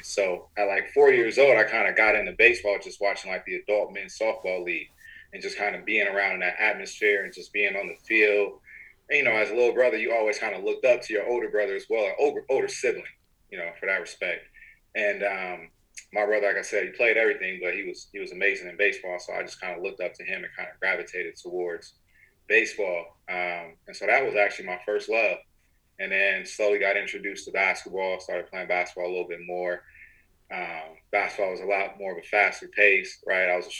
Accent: Emeryville, California, United States; also born or lived in Oakland / Antioch; So I grew up in, I was born in Oakland, grew up in Emeryville area. Then I moved out to Antioch, went to high school in Antioch, Deer Valley.

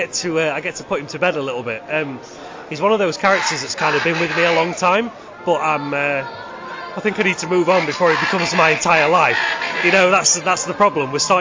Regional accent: Doncaster, Yorkshire and the Humber, United Kingdom; So I'm from Doncaster, so it's not too far, really.

